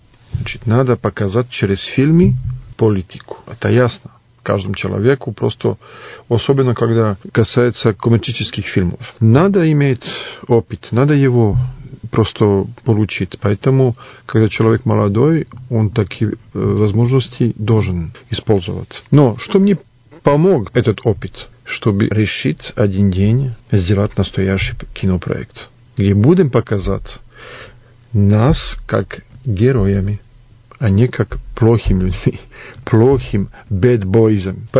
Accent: Paris, Île-de-France, France; я просто родился в Париже, там жил 32 года, я там учился, закончил художническую академию и актерские мастерские.

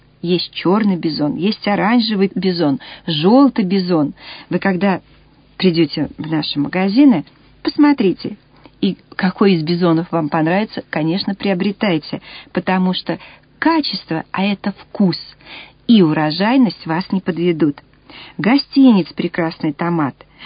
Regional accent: Siberia, Russia; А мы, сибиряки, так и делаем всегда.

